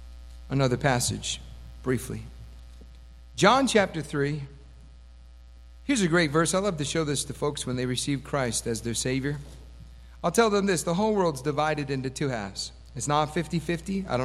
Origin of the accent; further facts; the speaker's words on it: Oak Park, Illinois, United States; born there; But I can say I was born in the North Suburban Hospital in Oak Park, Illinois. 1966, that was a long time ago.